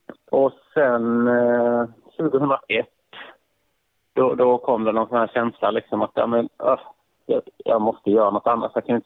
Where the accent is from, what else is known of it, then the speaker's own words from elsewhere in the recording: Karlskrona, Blekinge, Sweden; Född och uppvuxen i Karlskrona.